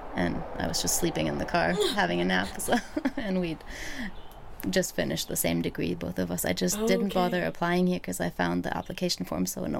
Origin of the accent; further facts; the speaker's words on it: Germany; English is a second language; We're both from Germany.